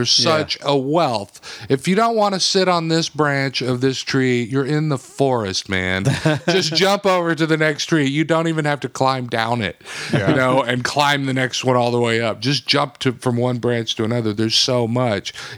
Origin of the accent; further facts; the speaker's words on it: Texas, United States; Being a Texan, you know, that you can't help but see it how it is, you know, and know that in small towns that's all there is.